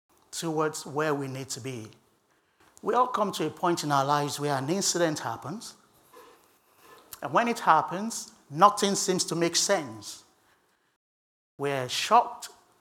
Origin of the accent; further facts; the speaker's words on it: United Kingdom; Would you like to know what it looks like for us in the UK?